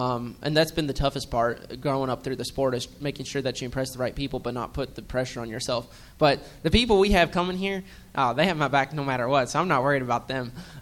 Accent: Louisville, Kentucky, United States; And they're going to have my back just because I'm from Louisville.

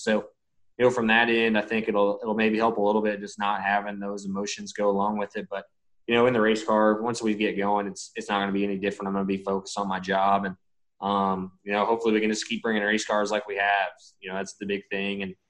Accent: Indiana, United States; growing up, going there all the time, growing up in Indiana.

